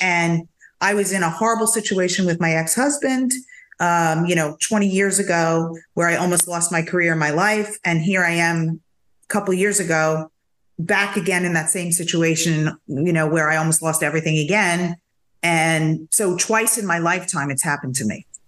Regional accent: New York, United States; now in Florida; So I'm still deciding if that's going to stick or not, because I'm such a New Yorker.

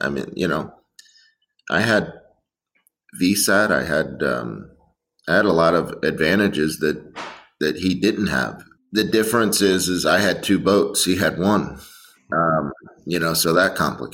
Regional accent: Stuart, Florida, United States; I grew up in Stuart, Florida, and down the river from where I grew up was a local Hatteras dealer.

